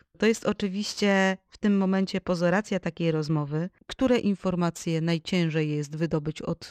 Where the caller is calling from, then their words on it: Kościerzyna, Pomeranian Voivodeship, Poland; Z Kościerzyny.